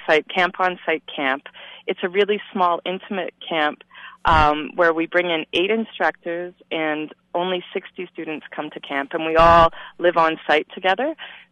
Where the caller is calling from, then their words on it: Whitehorse, Yukon, Canada; I'm calling from Whitehorse, Yukon, so just a little to the north.